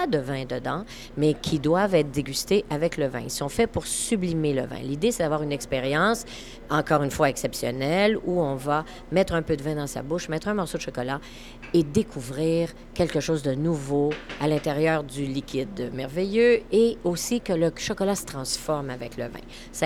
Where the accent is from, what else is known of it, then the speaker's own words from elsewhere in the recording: Baie-Comeau, Quebec, Canada; born there; Oui, moi, je suis née à Baie-Comeau.